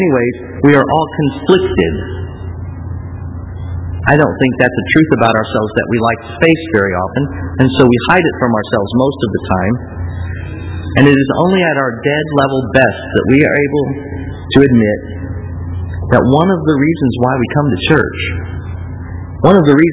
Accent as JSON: {"language": "English", "town": "St. Louis", "region": "Missouri", "country": "United States", "tie": "born or raised there", "said": "I remember when I was growing up in St. Louis, I had relatives that lived in Granite City, Illinois."}